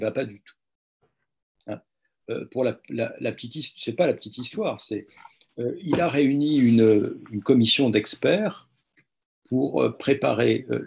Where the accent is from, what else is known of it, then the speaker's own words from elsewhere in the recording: France; mais enfin comme on est français, on va prendre la société française